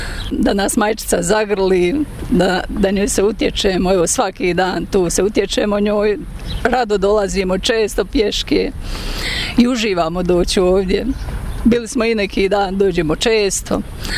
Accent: Ljubuški, Federation of Bosnia and Herzegovina, Bosnia & Herzegovina; dolazim iz Ljubuškoga, došli smo jutro s pješke, pošli smo rano

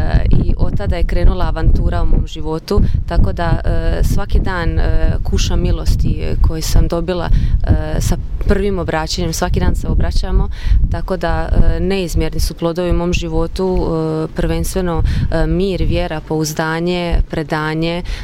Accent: Osijek, Osijek-Baranja County, Croatia; now in Međugorje, Bosnia and Herzegovina; dolazim iz Osijeka, imam 33 godine

